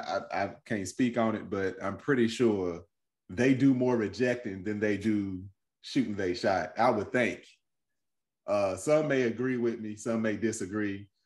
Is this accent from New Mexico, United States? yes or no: no; Kentucky, United States; I'm from Kentucky. Both southern places. Southern women are aggressive.